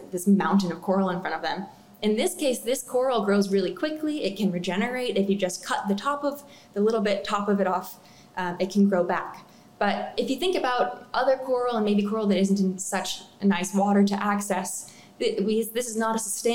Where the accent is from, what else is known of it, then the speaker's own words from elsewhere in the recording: San Diego, California, United States; I'm actually from San Diego, and I grew up coming to this aquarium.